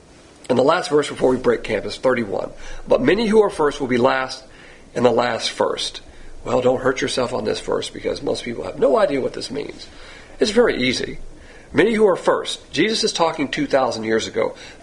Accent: Deep South, United States; I'm from the Deep South, and I'll have a ranchero.

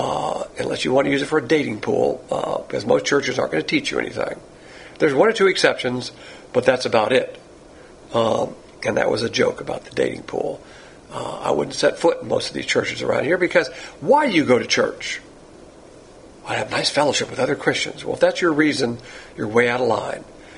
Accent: the South, United States; Of course, I'm from the South, and Southern women, they know how to, they don't spare the rod on kids.

